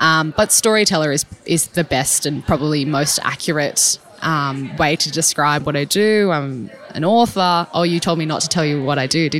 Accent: New South Wales, Australia; I'm a proud Aboriginal woman from the Gamilaroi and Dungari tribes of New South Wales, but I was born and raised in the Sutherland Shire

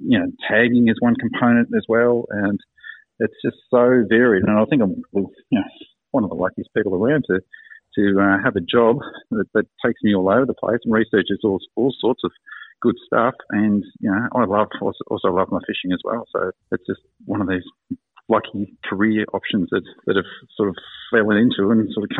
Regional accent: Geelong, Victoria, Australia; I grew up in Geelong. Used to go down the Barham River myself and catch a few carp now and then

